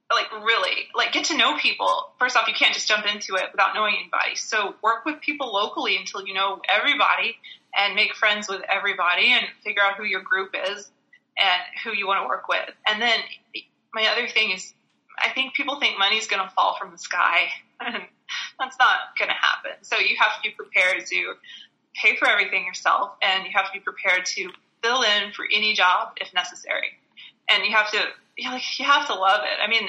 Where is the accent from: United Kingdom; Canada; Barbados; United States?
Canada; Toronto, Ontario; accent: Toronto; I was like, I hope I talk to him and my Toronto accent comes back out.